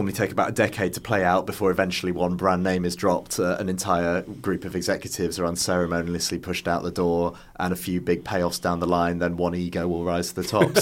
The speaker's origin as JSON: {"language": "English", "region": "Yorkshire and the Humber", "country": "United Kingdom", "tie": "born or raised there", "said": "I'm originally from North Yorkshire, and having grown up with all of those local identity stations that you had."}